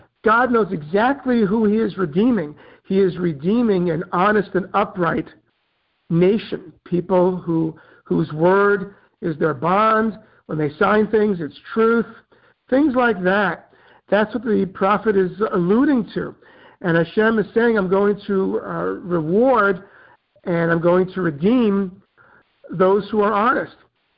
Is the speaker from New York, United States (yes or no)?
yes; New York City, New York, United States; I'm from New York City, and I kind of know what I'm talking about.